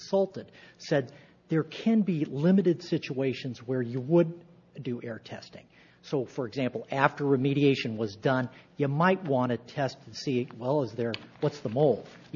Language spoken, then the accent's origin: English; Arizona, United States; but I am from Arizona, actually one of the few people that were actually born there, and before moving to Wisconsin, practiced publicly and privately there.